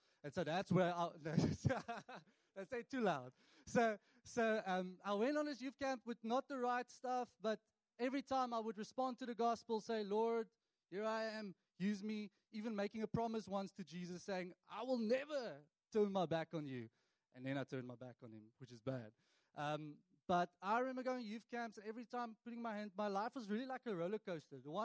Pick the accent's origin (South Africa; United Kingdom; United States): South Africa; Cape Town, Western Cape; now in Mossel Bay, South Africa; So I grew up in Cape Town, not originally from Mossel Bay. I met my wife in Mossel Bay, and then I decided to stay.